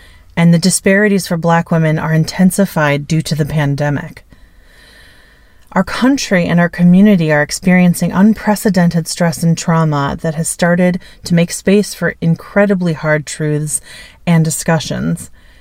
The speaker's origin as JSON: {"language": "English", "region": "Wisconsin", "country": "United States", "tie": "born or raised there", "said": "I grew up in Wisconsin, a place often satirized with farmlands and fat white farmers."}